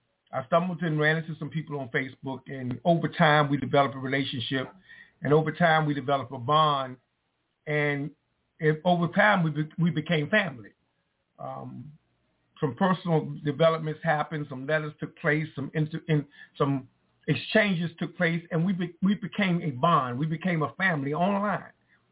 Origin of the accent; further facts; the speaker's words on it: Wilmington, North Carolina, United States; also born or lived in Virginia; I'm from Wilmington, North Carolina, born in Virginia in Wilmington. I've been a North Carolinian most of my life.